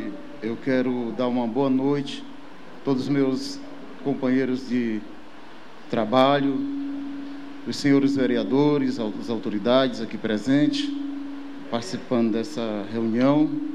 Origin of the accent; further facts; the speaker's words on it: Piauí, Brazil; born there; eu sou nordestino, eu nasci numa cidade no litoral do Piauí, mas na minha casa nunca faltou nada